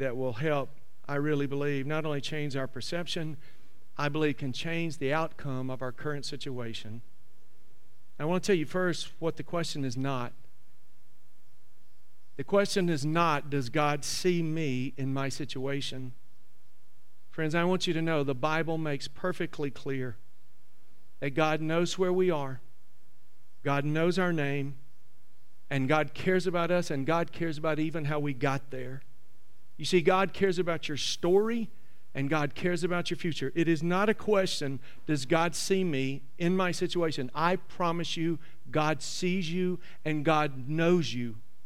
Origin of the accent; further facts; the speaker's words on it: Mississippi, United States; You know, I have a lot of fond memories growing up in Mississippi, and there were many colorful characters, we might call them, that were a part of my life in this little small country community.